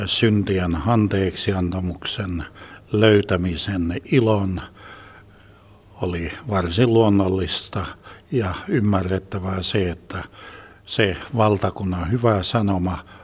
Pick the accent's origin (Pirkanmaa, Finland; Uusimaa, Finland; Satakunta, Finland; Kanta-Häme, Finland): Pirkanmaa, Finland; Pirkkala; born there; Olen syntynyt Hämeessä, Pirkkalassa.